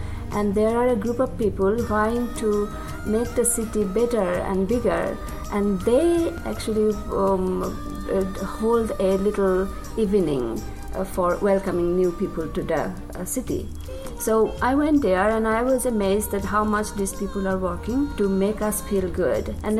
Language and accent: English; Assam, India; moved away as an adult; also born or lived in Canada; now in Ames, United States; have been here in Ames since 2000. 1990 is when I came to America. I was born and brought up in India, Assam.